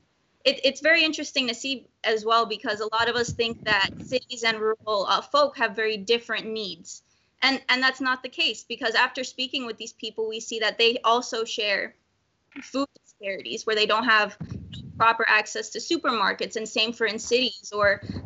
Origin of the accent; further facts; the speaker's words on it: Puerto Rico; I'm originally from Puerto Rico. I have immigrant parents